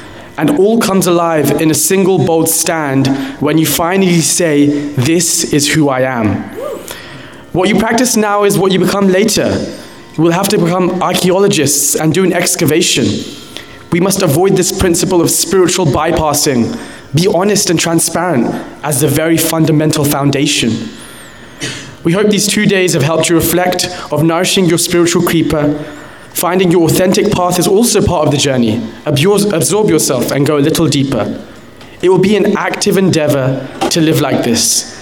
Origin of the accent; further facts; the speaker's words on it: London, United Kingdom; I'm also from London.